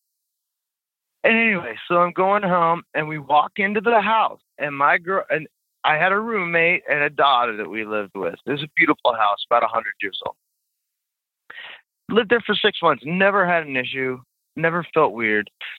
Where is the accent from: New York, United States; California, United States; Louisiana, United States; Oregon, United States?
California, United States; I'm from California, man.